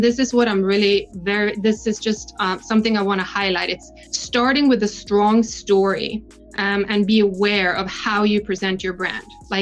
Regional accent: Norway; English is a second language; moved away as an adult; now in United States; Very quickly, I'm originally from Norway. I moved to the US to go to college. I went to New York first in 1995

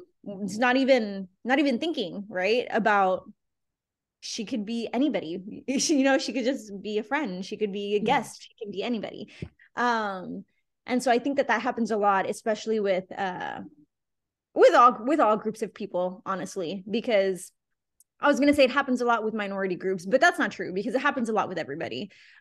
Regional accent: Laredo, Texas, United States; every time I tell somebody I'm from Laredo, they assume I speak Spanish. And then I feel really bad because I don't.

